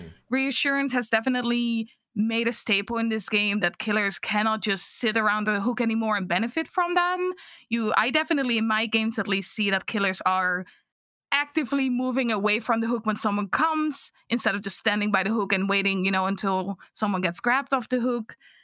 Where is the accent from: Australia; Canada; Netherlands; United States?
Netherlands; English is a second language; I am a Dead by Daylight content creator, 25 years old from the Netherlands. I do want to firstly apologize for my accent.